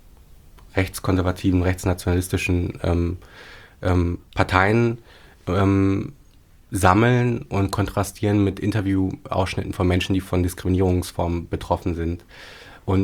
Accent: Paderborn, North Rhine-Westphalia, Germany; so 8 Jahre lang in Paderborn, in meiner Heimatstadt, eine Lesebühne.

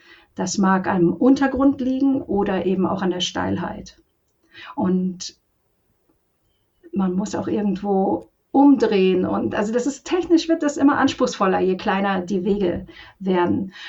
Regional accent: Krün, Bavaria, Germany; also ich komme aus Krün im Karwendel und dort bin ich auch bei der Bergwachtbereitschaft.

